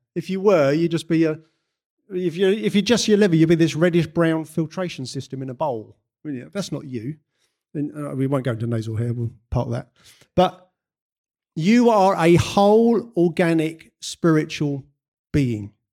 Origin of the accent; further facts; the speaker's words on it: United Kingdom; I know we're British.